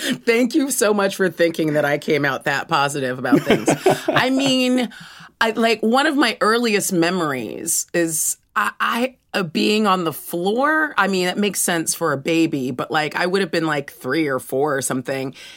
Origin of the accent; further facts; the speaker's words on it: Los Angeles, California, United States; born there; I was born in Los Angeles, California.